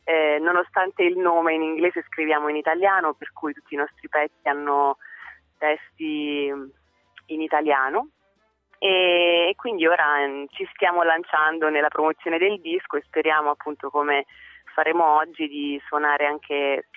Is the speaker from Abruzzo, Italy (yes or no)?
yes; Abruzzo, Italy; Io sono abruzzese